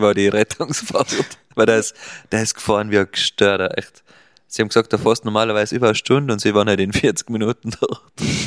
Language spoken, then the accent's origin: German; Austria; Also die sind da wahrscheinlich besser aufgestellt wie bei uns in Österreich.